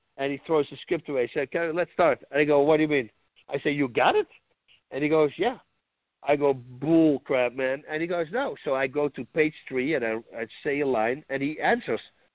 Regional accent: Netherlands; So I'm from Holland. I come from Thai boxing.

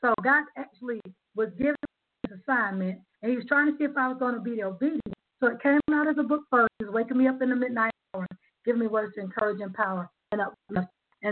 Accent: South Carolina, United States; now in Georgia, United States; I was driving back to Georgia from my hometown in South Carolina

